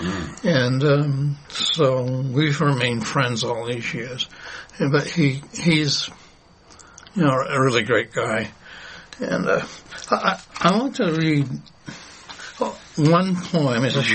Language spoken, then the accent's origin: English; Rockland, Maine, United States; I was born in Knox Hospital, grew up here, and have been back for 10 years. I love Rockland.